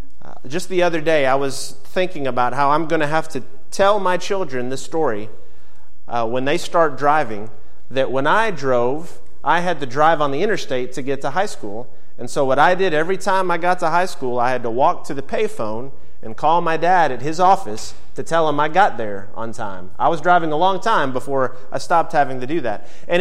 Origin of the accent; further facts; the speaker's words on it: Memphis, Tennessee, United States; And I grew up in Memphis